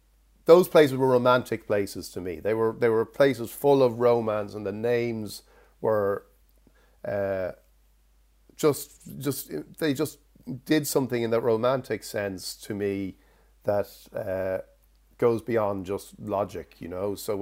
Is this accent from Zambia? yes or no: no; Ireland; one of the things that, as Irish people, I think we always felt with Keane